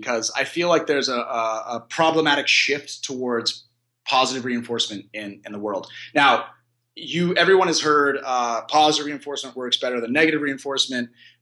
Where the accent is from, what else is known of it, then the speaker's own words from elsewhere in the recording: California, United States; But so I grew up in California.